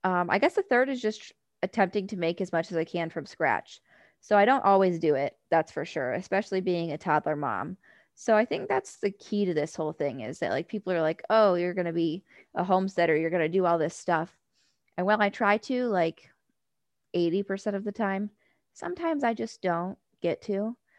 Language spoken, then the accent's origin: English; Ohio, United States; now in Alabama, United States; my first time ever gardening in Alabama, which is drastically different from what I was used to growing up in Ohio.